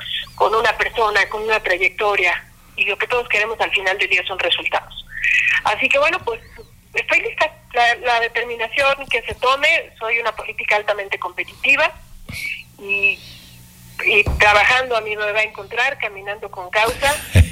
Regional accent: Ecatepec, State of Mexico, Mexico; Yo crecí en Ecatepec, soy hija de escuelas públicas

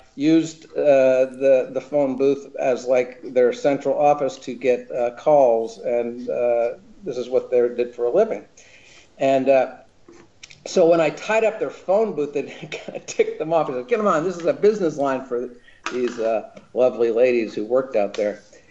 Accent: New Jersey, United States; Well, I grew up back in New Jersey, and I loved cartoons when I was a kid right out of the gate.

